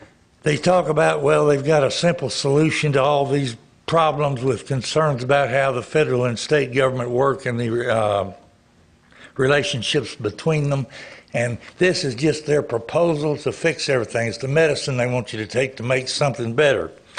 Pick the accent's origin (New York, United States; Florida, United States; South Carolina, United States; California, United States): South Carolina, United States; Anderson County; I'm from Anderson County. I'm the elected secretary of the Republican Party in Anderson County.